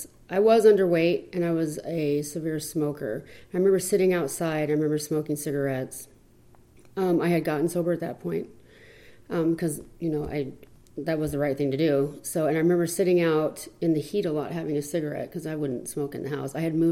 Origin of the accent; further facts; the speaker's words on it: Mesa, Arizona, United States; I was born and raised in Mesa, Arizona. I lived here my whole life.